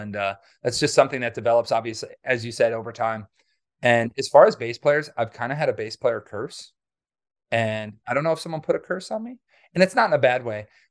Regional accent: Wisconsin, United States; Yeah, where I grew up in Wisconsin. I lived right down the street from Alpine Valley Music Theater.

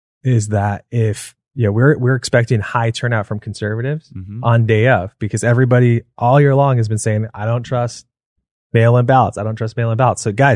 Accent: Arizona, United States; Yeah, look, I mean, I've lived in this state my entire life. I'm from Arizona. I'm a seventh generation Arizonan.

